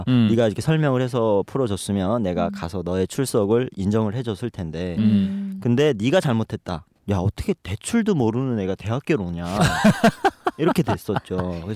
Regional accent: North Korea; now in South Korea; 저희 고향의 북조선에 네. 도시가 많지 않잖아요.

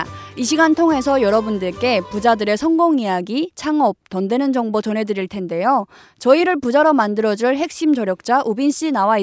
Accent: Pyongyang, North Korea; 저는 진행을 맡은 평양여자

